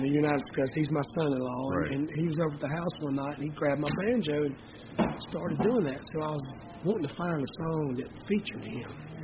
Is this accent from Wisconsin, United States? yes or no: no; North Carolina, United States; we're all from the same part of the country. We're all from North Carolina.